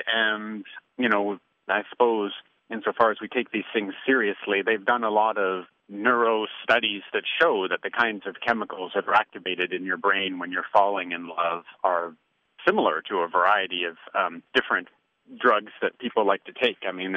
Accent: Canada; now in United States; I'm a Canadian now living in the United States.

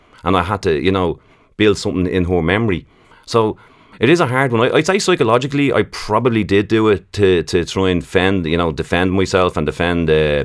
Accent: Ireland; and we're still Irish, you know

